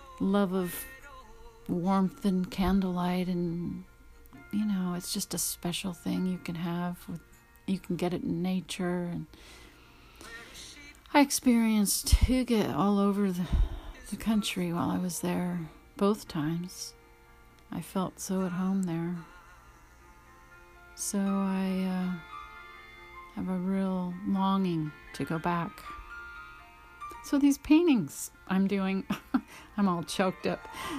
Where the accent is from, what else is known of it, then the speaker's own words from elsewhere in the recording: Louisiana, United States; born there; now in California, United States; My parents were born here in California, and I was born in Louisiana on an Air Force base. My father was in the service.